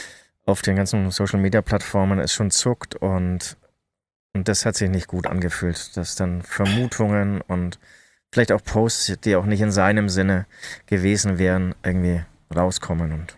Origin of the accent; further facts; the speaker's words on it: Munich, Bavaria, Germany; ich komme ja aus München